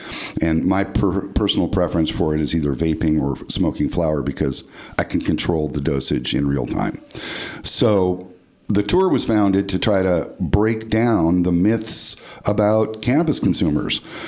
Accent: California, United States; And being that I was raised in Sonoma County, and I'm a lifelong musician

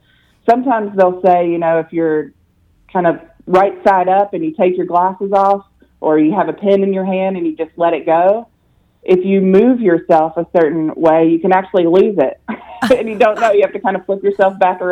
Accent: Princeton, Kentucky, United States; And I said, oh, way western Kentucky, real small town.

